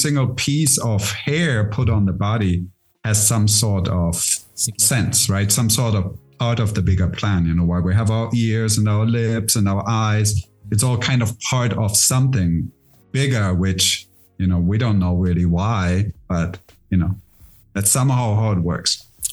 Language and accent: English; Germany; moved away as an adult; also born or lived in India; now in Mexico; Yeah, it's German. So I'm kind of international. I was born in Germany. Mm-hmm. Lived there till I was 25. And then I moved to India.